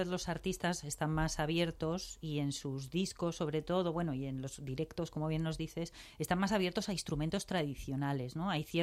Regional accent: Community of Madrid, Spain; yo soy madrileña

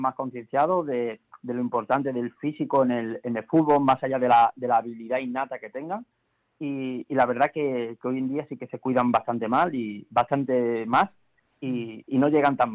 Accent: Málaga, Andalusia, Spain; yo que soy de Málaga además

